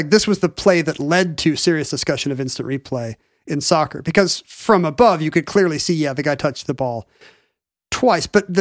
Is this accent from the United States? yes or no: yes; United States; And this is just mind-boggling to me as an American.